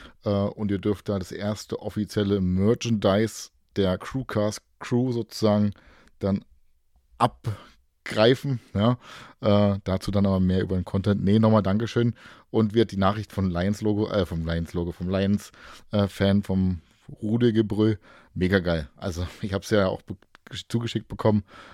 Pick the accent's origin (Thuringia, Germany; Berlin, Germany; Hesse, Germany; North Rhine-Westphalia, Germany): Berlin, Germany; selbst ich als Berliner sage